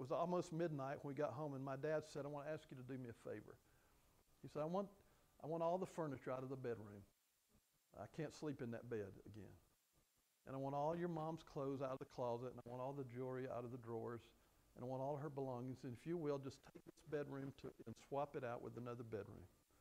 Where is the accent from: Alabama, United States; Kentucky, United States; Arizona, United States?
Alabama, United States; Birmingham; We grew up together in Birmingham, Alabama, went to high school together, played football together, and we went to Alabama Christian College together and roomed together